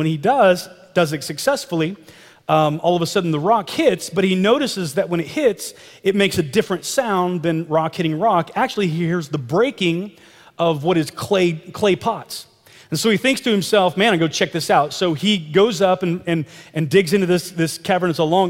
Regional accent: Midwest, United States; It's just like as a young man growing up in the Midwest and in the Bible Belt

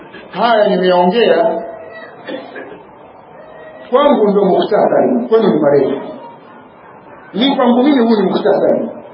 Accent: Kigoma, Tanzania; atakuwa ametoka Kigoma na mimi nimetoka Kigoma

